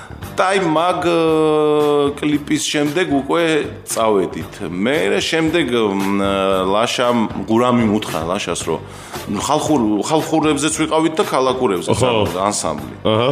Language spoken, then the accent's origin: Georgian; Ozurgeti, Guria, Georgia; გავიზარდე ოზურგეთში, ან სკოლა იქ დავამთავრე